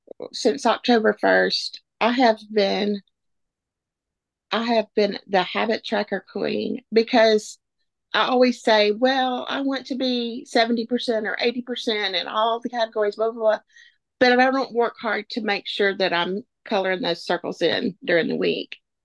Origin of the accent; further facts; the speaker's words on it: the South, United States; I'm from the South.